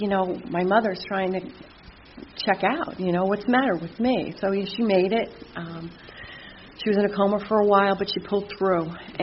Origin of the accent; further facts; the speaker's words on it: Livingston, New Jersey, United States; I grew up, I was the youngest of two. I grew up in Livingston, New Jersey.